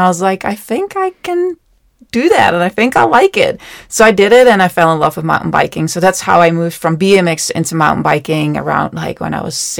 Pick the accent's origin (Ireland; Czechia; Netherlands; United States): Netherlands; I'm born and raised in the Netherlands, so I started riding there.